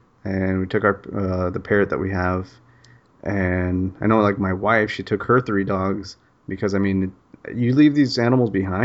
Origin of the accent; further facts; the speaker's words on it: Santa Fe, Texas, United States; And I'm from Santa Fe. Lake Jackson's like 20 minutes away.